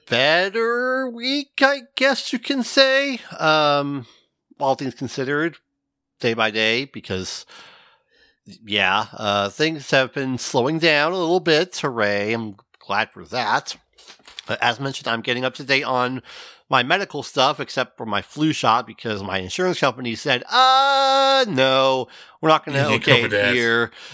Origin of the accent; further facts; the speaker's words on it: California, United States; Like, I remember, I grew up in California. I know what insane driving is like.